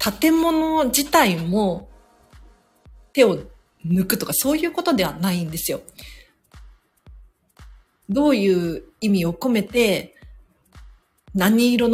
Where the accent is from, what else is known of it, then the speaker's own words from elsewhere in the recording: Tokyo, Japan; 私も、東京生まれ東京育ちで、自慢してるわけではなくて、もう本当にマンション住みだったんですよ。で、今もう、マンションに住んでるんですけれど